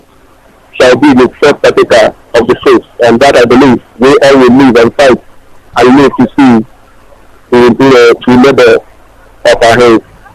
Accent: Umunnochi, Abia, Nigeria; Umunnochi local government.

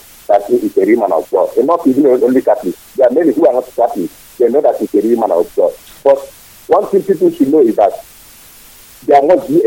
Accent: Nigeria; I'm coming from Biafra land.

